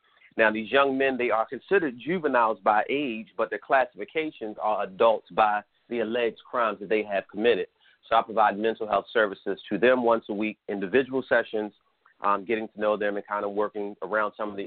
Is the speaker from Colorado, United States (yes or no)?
no; Baltimore, Maryland, United States; I'm a gardener because I think my goal is, as a older black man born and raised in Baltimore, to work with these younger black men here in Baltimore, Maryland.